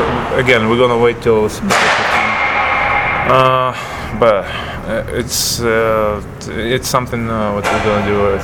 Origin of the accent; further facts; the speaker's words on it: Russia; English is a second language; Well, of course I'm thinking about it because, you know, my hometown have teams, and my Russian Federation have a league